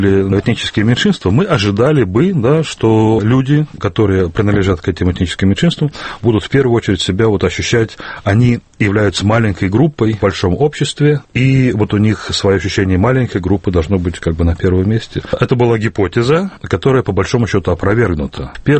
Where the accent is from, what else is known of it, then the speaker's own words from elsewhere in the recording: Moscow, Russia; Я москвич.